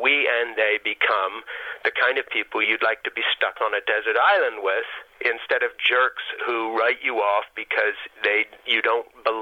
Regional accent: Switzerland; I'm 62 years old. I was born in 1952, and I grew up in Switzerland. My parents were both American missionaries

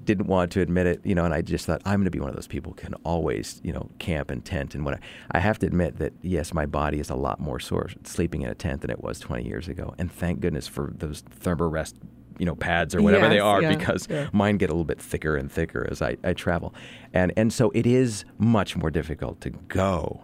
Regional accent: California, United States; I'm from California originally.

